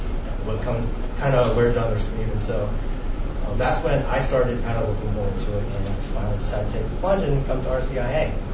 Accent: Utah, United States; born there; my mom's side is Christian. My dad's side is Buddhist. But I was born in Utah because they had me at BYU. They're not Mormon.

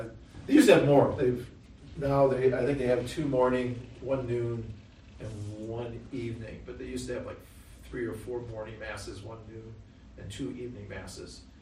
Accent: Milwaukee, Wisconsin, United States; But if you remember, I'm from Wisconsin, I'm from Milwaukee.

